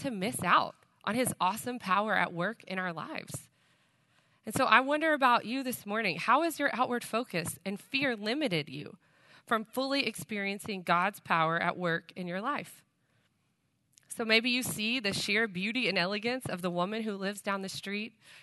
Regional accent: Longview, Texas, United States; So I'm from Longview, Texas, and I was on drill team in high school. So like East Texas drill team, you know, hat, boots.

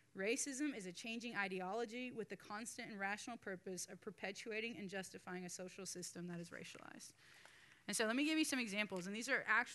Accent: Oklahoma, United States; So I grew up in Oklahoma, super confused by that, because I grew up in the land of the red men with no Native Americans in my class.

